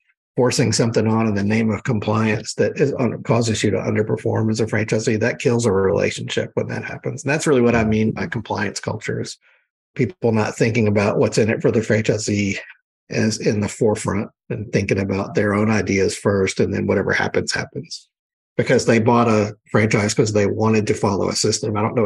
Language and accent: English; New Orleans, Louisiana, United States; I grew up in New Orleans.